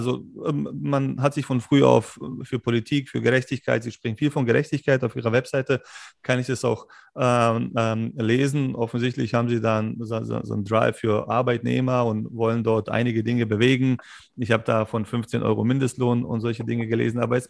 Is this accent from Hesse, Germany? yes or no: no; Berlin, Germany; Ich bin Berliner selber